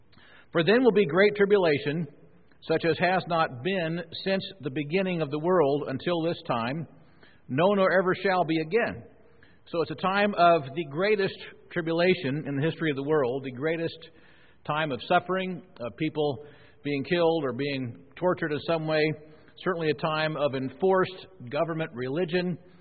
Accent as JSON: {"language": "English", "region": "Midwest", "country": "United States", "tie": "born or raised there", "lives_now": "Washington, United States", "said": "I grew up back in the Midwest where we really understood lightning"}